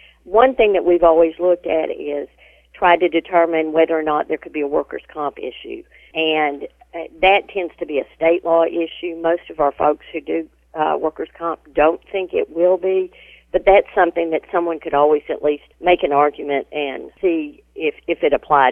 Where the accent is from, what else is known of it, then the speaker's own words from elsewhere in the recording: Arkansas, United States; I grew up in Arkansas, and we had rice fields